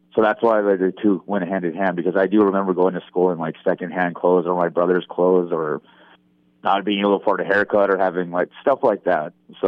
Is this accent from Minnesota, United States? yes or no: yes; Duluth, Minnesota, United States; so I have two brothers, two sisters, and I grew up in Duluth, Minnesota.